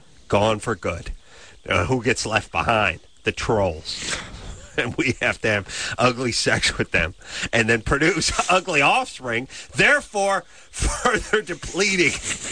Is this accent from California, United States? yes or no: yes; California, United States; She's a hot chick from the San Fernando Valley. That's my hometown.